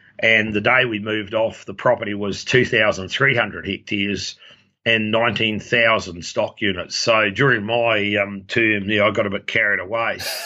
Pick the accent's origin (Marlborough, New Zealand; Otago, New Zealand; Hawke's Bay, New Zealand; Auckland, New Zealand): Marlborough, New Zealand; Yeah, Marlborough is an interesting area. It's in the lee of the Southern Alps and right up there by Cook Strait.